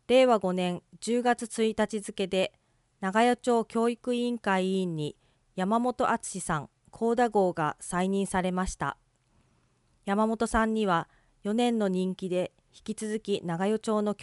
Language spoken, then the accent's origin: Japanese; Connecticut, United States; Japanese is a second language; now in Japan; 私はアメリカの東海岸にあるコネチカット州出身です。私の家はニューヨーク市から1時間ほどのところです。